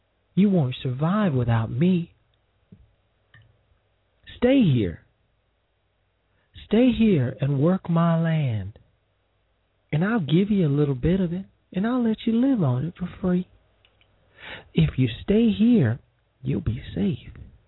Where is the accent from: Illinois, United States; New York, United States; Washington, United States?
Illinois, United States; Chicago; And he's from my hometown of Chicago.